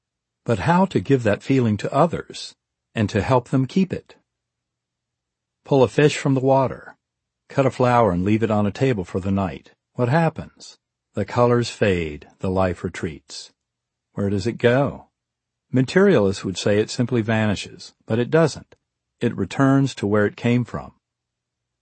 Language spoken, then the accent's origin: English; the South, United States; As an American growing up in the South in the 20th century, the word I'm used to hearing and saying is God.